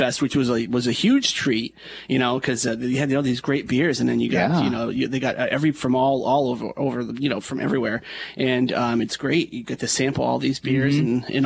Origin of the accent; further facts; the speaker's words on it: Massachusetts, United States; where I grew up in Western Mass, there's a cheesemaking, New England Cheesemaking Supply Company.